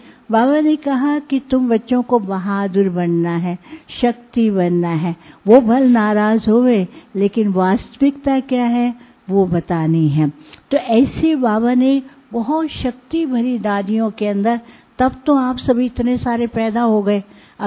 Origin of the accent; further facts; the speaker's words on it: Karnal, Haryana, India; मैं करनाल से हूँ, दिल्ली के पास से ही हूँ